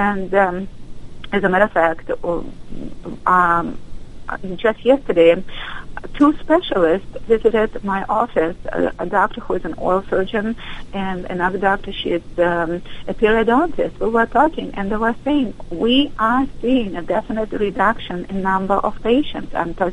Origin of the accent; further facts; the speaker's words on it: Moldova; I was born and raised in Moldova, which at the time was a part of the Soviet Union. Currently, it is a separate nation.